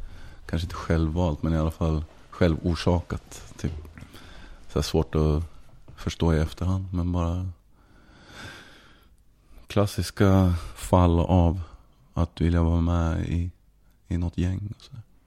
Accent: Västerås, Västmanland County, Sweden; now in Malmö, Sweden; vi kom ju från Västerås, och hade liksom, där hade vi varit del av en ganska stark graffiti-scen.

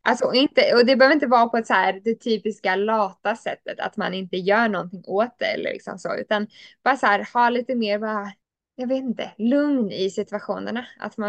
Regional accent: Sweden; Jag är fortfarande svensk

